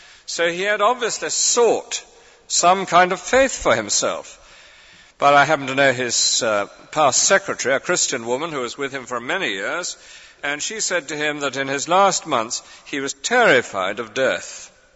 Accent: England, United Kingdom; You know, I'm a typical Englishma

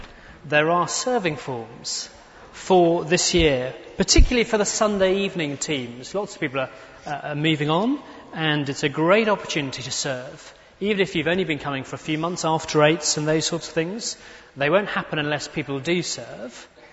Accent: England, United Kingdom; Seems about as strong as we get as the English.

